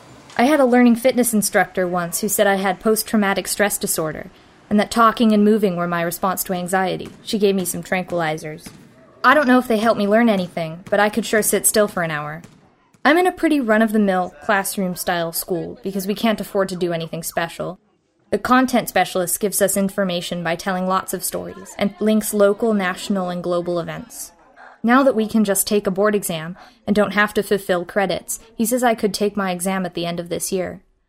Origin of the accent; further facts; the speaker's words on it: Mobile, Alabama, United States; born there; I was born in 2010 in Mobile, Alabama.